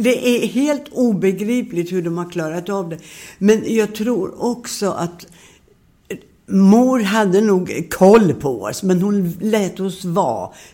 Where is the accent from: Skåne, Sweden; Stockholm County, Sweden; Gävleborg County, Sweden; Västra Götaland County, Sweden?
Skåne, Sweden; Landskrona; Ja, jag vet att jag föddes, vi bodde i Borstahusen i fiskeläget utanför Landskrona.